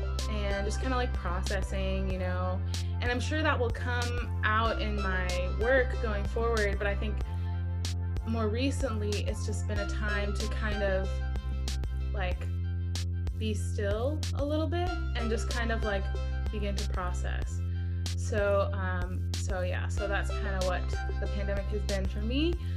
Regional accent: Santa Barbara, California, United States; also born or lived in Vermont; Yep, I was born and raised in Santa Barbara.

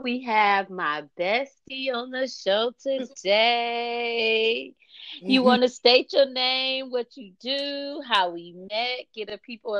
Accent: Cleveland, Ohio, United States; She comes from my hometown of Cleveland, Ohio.

